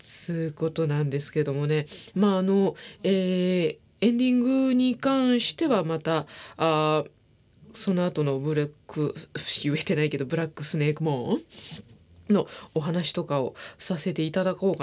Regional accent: Kansai, Japan; 私たち関西人からしたらそこの違いとかってやっぱり分かんなかったんで

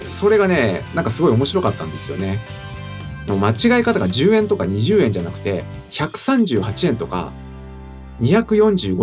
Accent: Tokyo, Japan; 私の地元なんですけども、まあ有名な公園ではありながら、実は地元の人しか知らないスポットとかあります。

